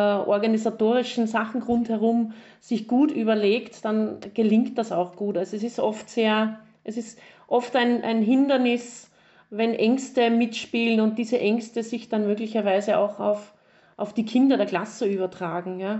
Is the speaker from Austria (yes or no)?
yes; Upper Austria, Austria; ich komme ja aus Oberösterreich.